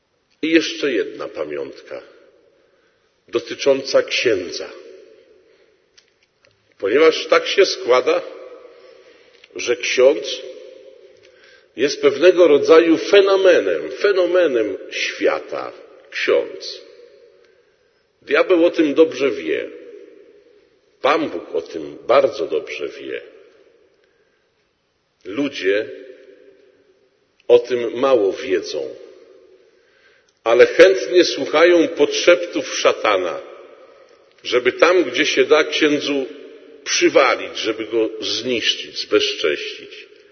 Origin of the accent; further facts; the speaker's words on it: Świdnica, Lower Silesian Voivodeship, Poland; ze Świdnicy